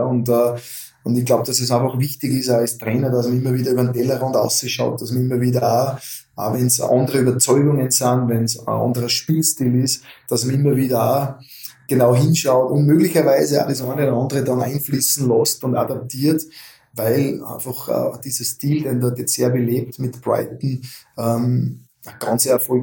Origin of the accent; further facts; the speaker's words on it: Kuchl, Salzburg, Austria; ich war bei Kuchl so nebenher, das ist ja mein Heimatort